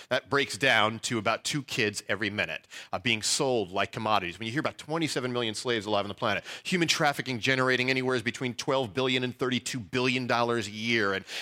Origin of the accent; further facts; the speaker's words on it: New York, United States; I was born and raised in New York, so I can't come up with any cool farming illustrations to connect to the harvest field.